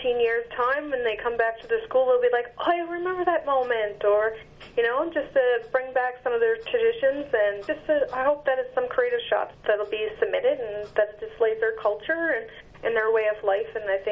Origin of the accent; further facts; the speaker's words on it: Hopedale, Newfoundland and Labrador, Canada; I'm from Hopedale.